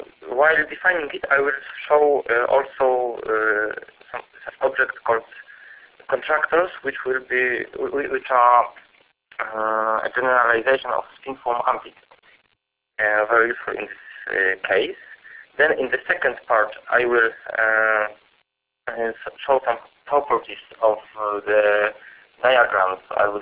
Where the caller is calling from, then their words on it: Marseille, Provence-Alpes-Côte d'Azur, France; I'm speaking now from Marseille.